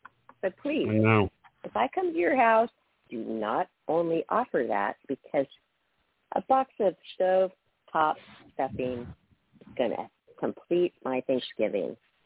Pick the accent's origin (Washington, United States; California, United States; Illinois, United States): Washington, United States; Seattle; You know, we're from Seattle. We like a lot of seafood.